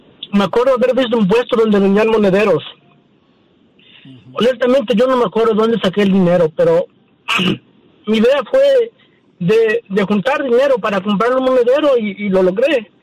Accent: Toluca, State of Mexico, Mexico; Soy de Toluca, Estado de México.

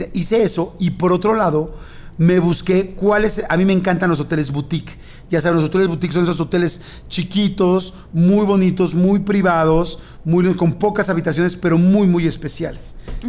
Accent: Mexico; más me sorprendo del país que tenemos tú y yo, que somos mexicanos.

